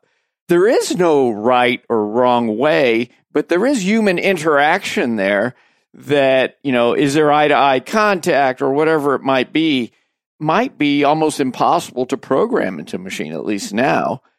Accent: Midwest, United States; So I grew up in the Midwest, lots of four-way stops.

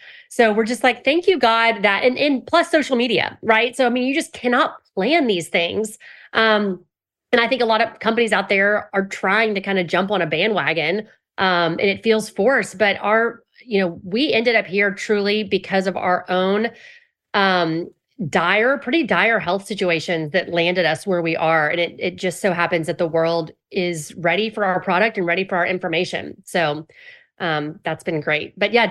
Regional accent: Houston, Texas, United States; I mean, I grew up here in Houston, Texas, where I am now.

